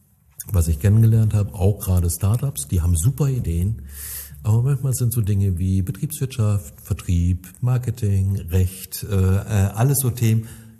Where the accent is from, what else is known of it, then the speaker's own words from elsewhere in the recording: North Rhine-Westphalia, Germany; wir haben keine Berge und wir haben keine Seen, aber auch landschaftlich ist das hier eine verdammt attraktive Ecke und das dürften wir uns als Münsterländer öfter mal vor Augen führen.